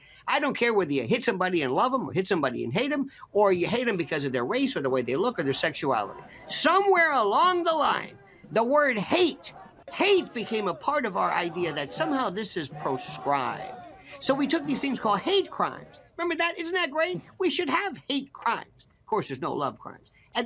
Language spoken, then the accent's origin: English; United States; I'm an American, damn it.